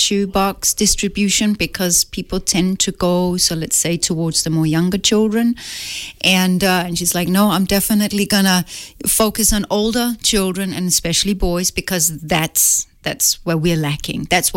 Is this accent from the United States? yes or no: no; Denmark; I'm from Denmark, so our nursing program is slightly different.